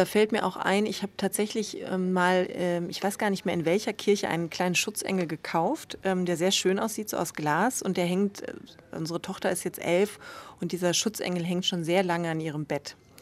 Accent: Münster, North Rhine-Westphalia, Germany; ich komme aus Münster, einer sehr katholischen Gegend.

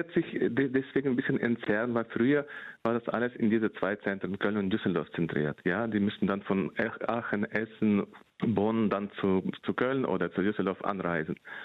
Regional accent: Ukraine; now in Germany; bei uns in der Ukraine gibt es um die 10% Katholiken.

